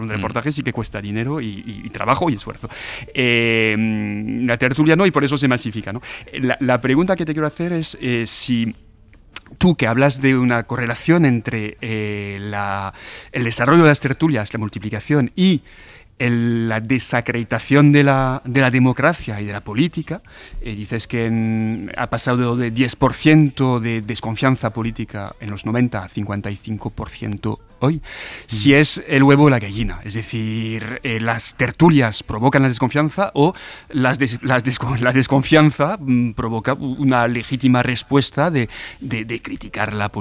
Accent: France; Spanish is a second language; yo como francés de turno o de guardia, lo primero, un apunte, España tiene su especificidad en las tertulias

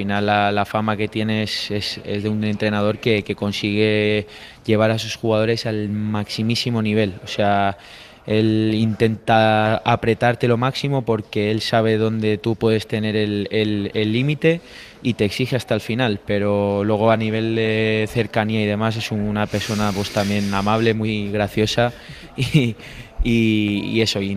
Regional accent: Valencia, Valencian Community, Spain; Sí, eso es.

